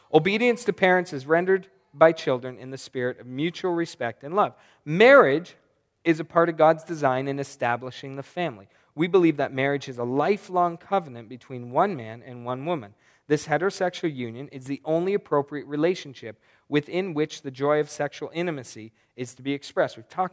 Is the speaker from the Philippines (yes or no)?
no; Canada; we're Canadian, right? So we're kind of nice.